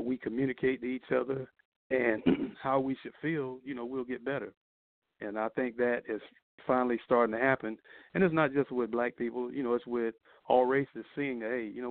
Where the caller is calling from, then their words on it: Orlando, Florida, United States; I'm calling from Orlando.